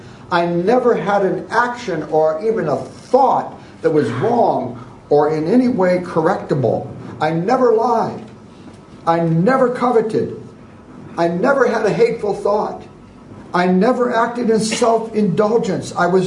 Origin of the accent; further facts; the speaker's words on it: United States; I'm an American.